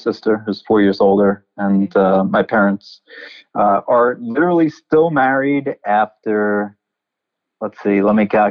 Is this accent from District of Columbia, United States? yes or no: no; Massapequa, New York, United States; But I grew up on Long Island in Massapequa and Long Island in the state of New York.